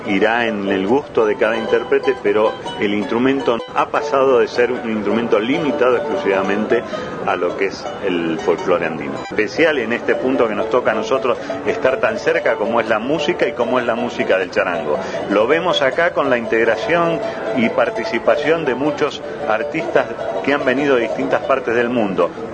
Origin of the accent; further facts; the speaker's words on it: Argentina; Nosotros venimos de Argentina